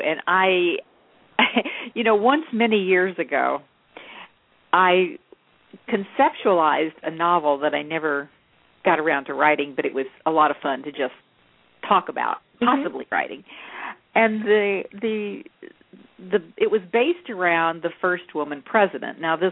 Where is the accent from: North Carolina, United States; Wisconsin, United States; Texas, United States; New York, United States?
Texas, United States; Well, what Rebecca didn't know was that I grew up in Texas, and my father actually made Western wear. So I actually grew up wearing I was a cowgirl.